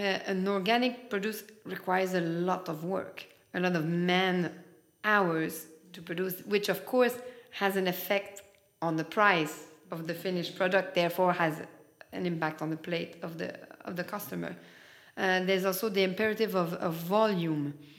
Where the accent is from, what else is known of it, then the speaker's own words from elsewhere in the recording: Canada; I mean, I'm Canadian. I'm a big lover of Christmas time.